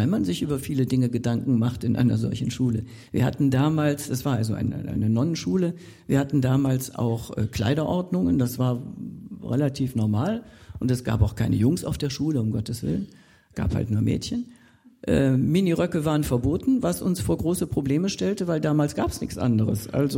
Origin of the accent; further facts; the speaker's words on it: Cologne, North Rhine-Westphalia, Germany; also born or lived in Bavarian Forest; Ich bin im Bayerischen Wald teilweise aufgewachsen, aber im Wesentlichen in Köln, weil mein Vater war eben in Köln beim Sinfonieorchester des WDR